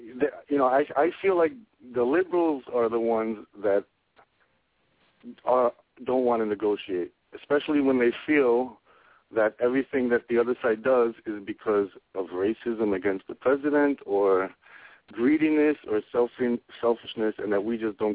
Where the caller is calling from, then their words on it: Queens, New York, United States; New York.